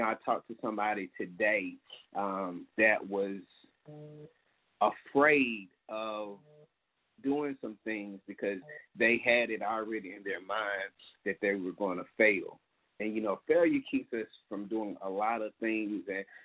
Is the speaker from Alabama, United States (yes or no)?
yes; Gadsden, Alabama, United States; I know in my hometown today in Gadsden, Alabama, we had a young person to die.